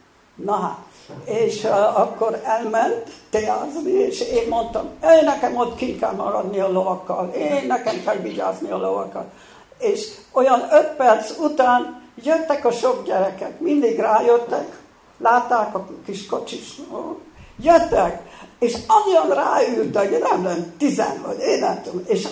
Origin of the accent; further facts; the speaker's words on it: Doboz, Békés, Hungary; also born or lived in Budapest; Doboz egy kis község. Hát a község már 4000-en vagyunk, nem is vagyunk olyan kicsi. És ott voltam gyerekkoromban, imádtam, de Budapesten születtem.